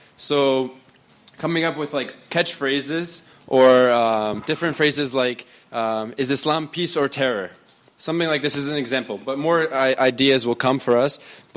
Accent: United States; since I'm from the United States

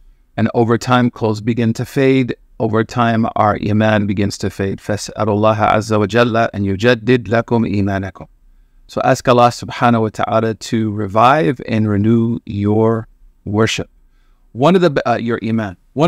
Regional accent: Oklahoma, United States; now in Washington, United States; I am originally from Oklahoma. I embraced Islam around 1992, alhamdulillah. And I currently reside in the Washington, D.C. area.

